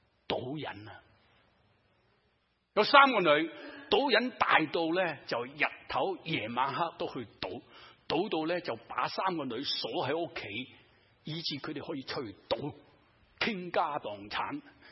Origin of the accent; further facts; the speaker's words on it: Hong Kong; 不同好像我们香港人，香港人很懂得、出去大家吃饭